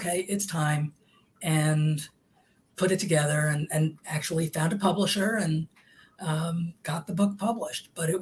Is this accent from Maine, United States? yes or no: no; Manhattan, New York, United States; But we lived in New York City. I grew up in Manhattan.